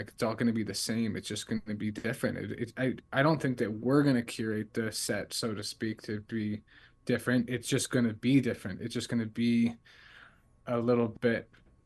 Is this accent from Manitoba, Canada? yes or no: yes; Matlock, Manitoba, Canada; also born or lived in Gimli; I grew up in Matlock and Gimli